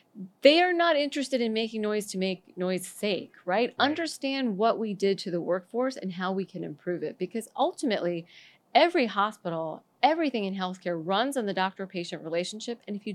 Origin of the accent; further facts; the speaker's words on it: Florida, United States; maybe because I'm from Florida, but Washington, D.C. reminds me of fantasy land many, many times.